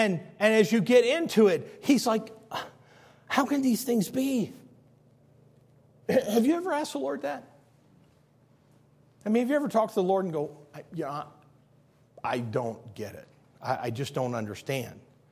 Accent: Illinois, United States; Okay, I'm from Illinois, so sometimes I don't get it right.

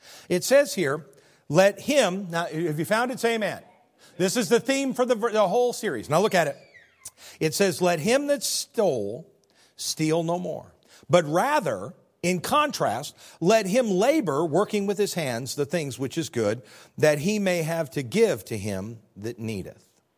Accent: Midwest, United States; I was raised in the Midwest, and we would say this really cute little phrase.

